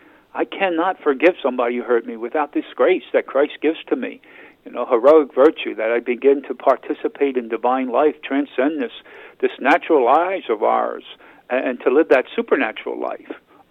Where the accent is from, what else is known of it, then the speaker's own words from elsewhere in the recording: Philadelphia, Pennsylvania, United States; We're from Philadelphia here.